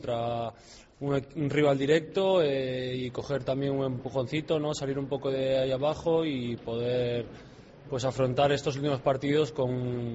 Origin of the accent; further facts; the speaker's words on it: Valladolid, Castile and León, Spain; partido especial porque es el equipo de mi tierra, el equipo pues donde empecé a ver fútbol de primera división